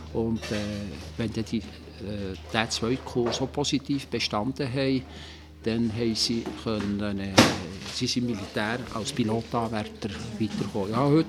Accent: Rüeggisberg, Bern, Switzerland; born there; Und ich bin in Zrickisberg geboren. 1935, ich war jetzt 75

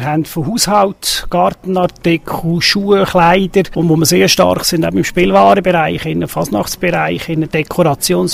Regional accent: Eschenbach, Lucerne, Switzerland; Ursprünglich bin ich Eschenbacher. Also ich bin in Eschenbach in die Schule, ich bin in Eschenbach aufgewachsen und ich habe meine Kollegen viel von Eschenbach. Heute wohne ich mit der Familie in Hochdorf.

